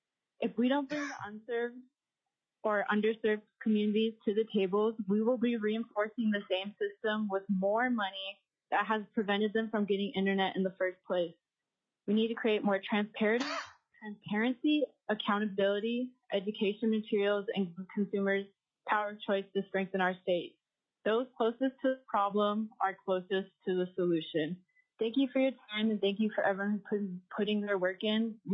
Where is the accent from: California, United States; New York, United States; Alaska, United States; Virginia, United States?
Alaska, United States; Rampart; I am from Rampart, Alaska, and for the first time, the Wi-Fi has been turned on there by United Utilities, a GCI company